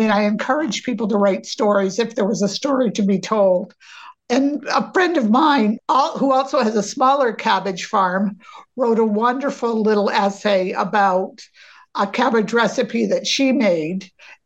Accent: Maine, United States; my mom, we grew up in Maine, and every Saturday we had baked beans

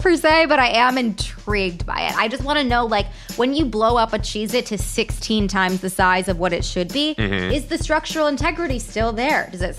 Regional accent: Illinois, United States; I'm from Illinois. This is so incredibly embarrassing.

